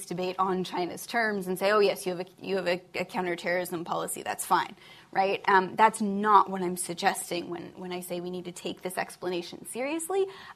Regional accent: Ireland; I'm Irish. I don't think that because there was, you know, there were a small group of people involved in the IRA

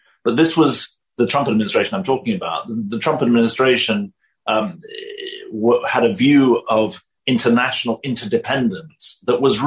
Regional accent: United Kingdom; now in United States; I'm a European, obviously, although I live and work in the US, I'm still a European, even though I'm a Brit, despite Brexit.

